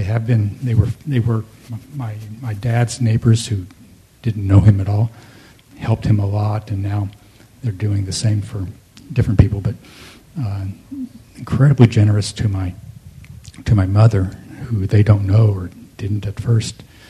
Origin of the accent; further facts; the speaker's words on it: the South, United States; I'm from the South, from the western edge of the South, but it's still the South.